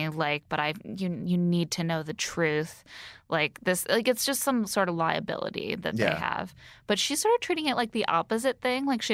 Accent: Indiana, United States; Oh, I'm from Indiana.

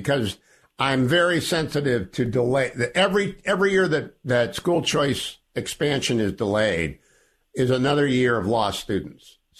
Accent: Ohio, United States; now in Northern Virginia, United States; There is a scandal in my home state now, Virginia. I'm originally from Ohio, but in Northern Virginia right now

